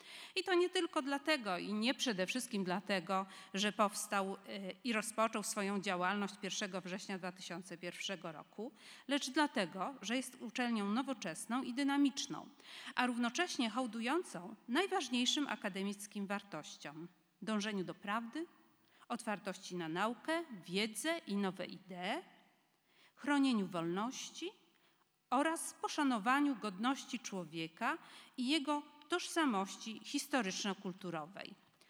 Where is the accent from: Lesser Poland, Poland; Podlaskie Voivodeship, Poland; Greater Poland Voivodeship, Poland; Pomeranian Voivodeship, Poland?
Greater Poland Voivodeship, Poland; Poznań; z wielką radością jako poznanianka i polonistka